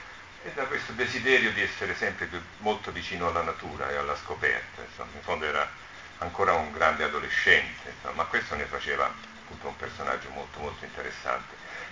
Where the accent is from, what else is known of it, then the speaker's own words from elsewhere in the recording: Apulia, Italy; l'ambientazione era la Puglia, che era la mia regione d'origine